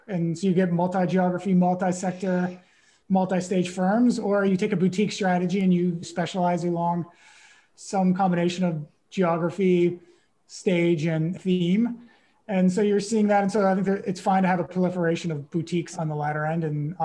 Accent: Pittsburgh, Pennsylvania, United States; But I grew up in Pittsburgh.

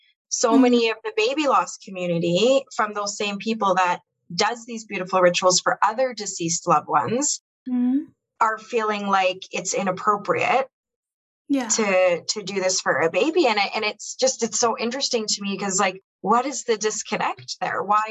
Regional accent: Canada; also born or lived in India; I'm Indian as well, but I've been in Canada for my whole 40. I was born in India, but came here as a baby. So I've been in Canada for 41 years.

